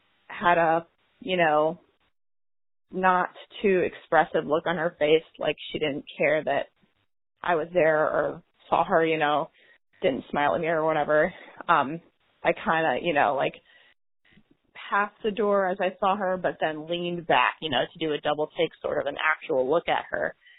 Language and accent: English; St. Louis, Missouri, United States; I am from St. Louis area, Jefferson County area specifically.